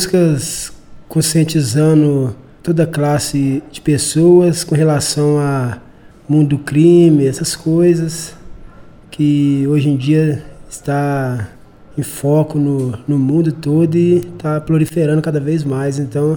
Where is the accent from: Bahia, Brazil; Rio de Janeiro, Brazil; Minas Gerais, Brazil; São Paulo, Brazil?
Minas Gerais, Brazil; Sou conhecido como poeta, nascido e criado no Morro do Papagaio.